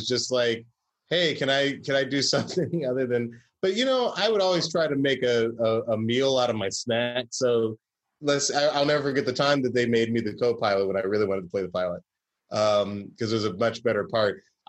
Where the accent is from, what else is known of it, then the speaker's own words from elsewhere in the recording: the South, United States; And I took history, and I took the American sectional crisis, because I had grown up in the South.